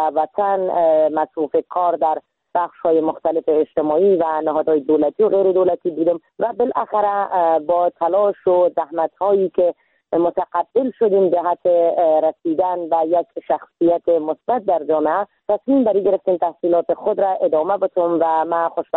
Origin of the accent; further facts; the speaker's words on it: Iran; moved away as an adult; now in Afghanistan; ما در سال 1364 در کشور ایران به دنیا آمدم